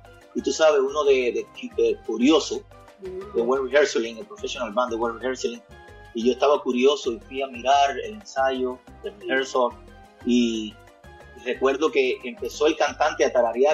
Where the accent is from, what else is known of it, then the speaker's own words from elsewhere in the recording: Cuba; born there; yo nací en Cuba, como tú bien dices, I was born in Cuba.